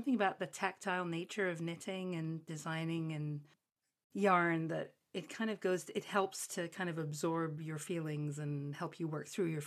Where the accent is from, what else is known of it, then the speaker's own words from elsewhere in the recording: Birmingham, West Midlands, United Kingdom; also born or lived in Scotland / Germany; But I'm from the UK originally.